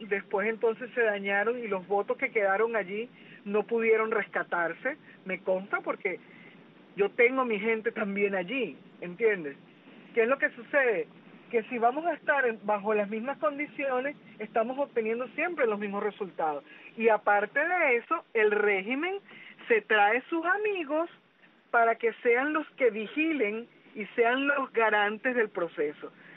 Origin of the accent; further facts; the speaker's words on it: Venezuela; eso es lo que a mí en lo personal como venezolana me entristece